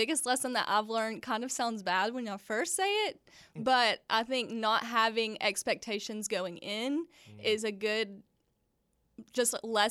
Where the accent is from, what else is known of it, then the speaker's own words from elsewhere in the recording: McMinnville, Tennessee, United States; I am from McMinnville, which is right on the other side of Woodbury.